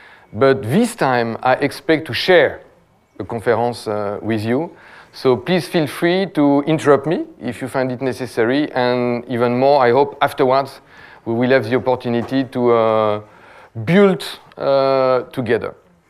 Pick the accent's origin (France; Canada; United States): France; accent: French; English is a second language; I hope my French accent will help all the French speakers in the room, so I'm sure you will be able to understand me, so don't worry too much.